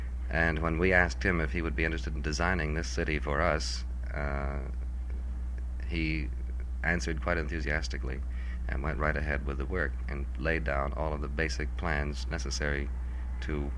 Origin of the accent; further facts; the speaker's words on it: Orange, New Jersey, United States; I'm from Orange, New Jersey.